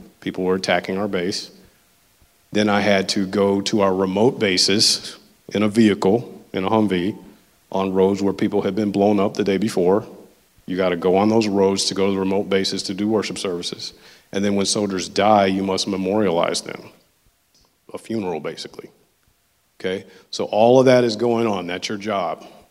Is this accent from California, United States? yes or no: no; Memphis, Tennessee, United States; for me, my first duty station, I'm from Memphis, Tennessee, I joined, and I was sent to Fort Carson, Colorado in 2004.